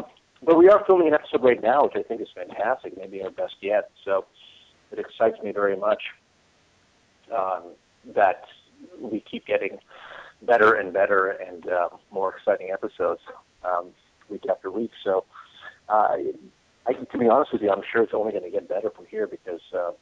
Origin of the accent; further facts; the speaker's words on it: Montreal, Quebec, Canada; because I'm from Montreal, so I lived there and I lived in French. I didn't live in French, but I lived in very French. You know, Montreal's a French-speaking town